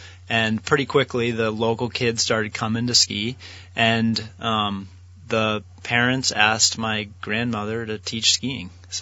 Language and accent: English; Keene, New Hampshire, United States; I actually grew up in Keene, New Hampshire.